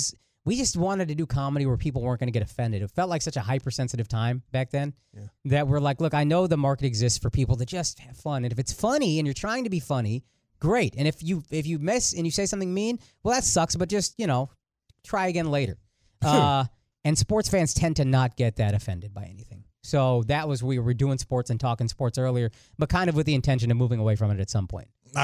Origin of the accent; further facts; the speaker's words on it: Plano, Texas, United States; also born or lived in Frisco / Dallas; but I grew up in Plano and then I moved to Frisco when I was in 11th grade in 2000.